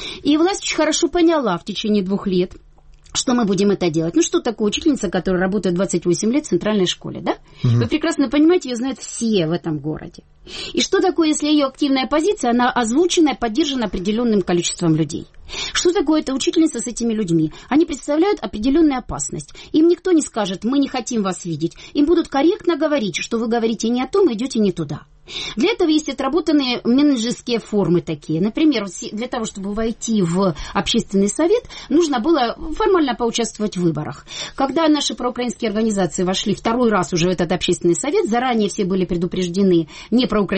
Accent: Bakhmut, Donetsk Oblast, Ukraine; Я прям вчера с этой территории приехала, и туда же возвращаюсь, и, как вы понимаете, коренная бахмутчанка, продолжаю там жить и буду жить дальше.

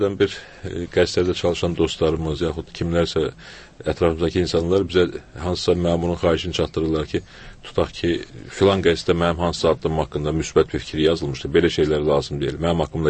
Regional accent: Baku, Azerbaijan; Mənim atam Füzulidəndir, anam Şəkidəndir. Özüm Bakıdan da olmuşam. Əgər bu reallıqlar çərçivəsində mən Füzulidənəmsə əslim, təbii ki, Füzulidənəm.

